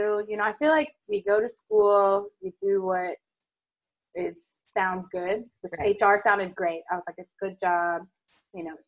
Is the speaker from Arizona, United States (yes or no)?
no; Kansas City, Missouri, United States; I was born and raised in Kansas City.